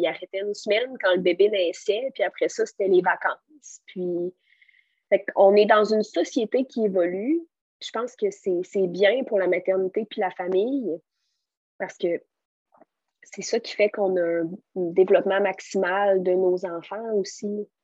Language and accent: French; Quebec City, Quebec, Canada; Nous, on est de Québec les deux. Puis toute notre famille est à Québec.